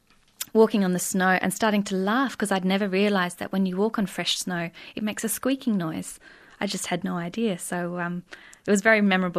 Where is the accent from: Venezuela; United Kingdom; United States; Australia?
Australia; South Australia; And I grew up in the Adelaide Hills, which in some ways is quite a small community.